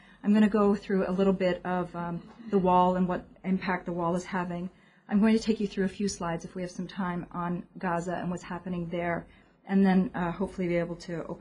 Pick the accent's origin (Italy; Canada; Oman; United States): Canada; I was born and raised in Canada